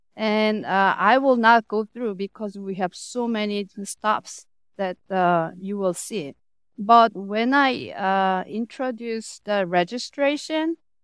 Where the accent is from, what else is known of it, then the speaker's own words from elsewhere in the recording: South Korea; also born or lived in United States; I'm from South Korea. Before that, I got my training in America. Moved back to Korea and came back, 2 years ago.